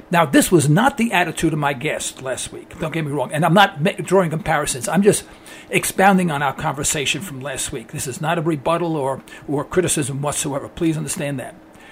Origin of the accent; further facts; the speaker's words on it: New York, United States; moved away as an adult; I moved to Texas. I got transferred there by an oil company. And I came from New York. In New York, I never saw the New York flag.